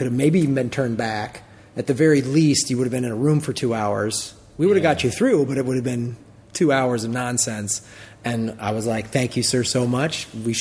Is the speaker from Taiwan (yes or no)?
no; Chicago, Illinois, United States; Because I'm from Chicago, right?